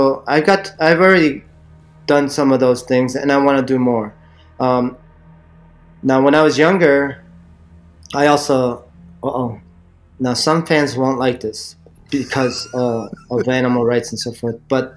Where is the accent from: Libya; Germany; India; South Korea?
South Korea; because that was one of the first things we saw when we came from Korea